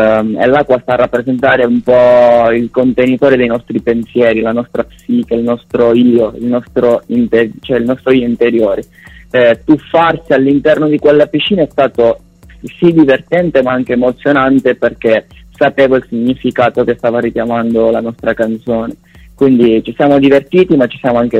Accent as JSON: {"language": "Italian", "town": "Catania", "region": "Sicily", "country": "Italy", "said": "qui in zona da noi, che noi veniamo da Catania"}